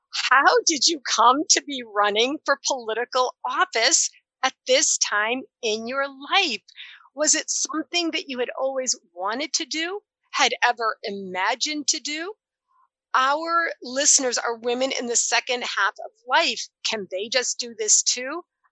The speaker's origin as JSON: {"language": "English", "town": "Newton", "region": "Massachusetts", "country": "United States", "tie": "born or raised there", "said": "I grew up in Newton Center, Massachusetts. So my first 10 years."}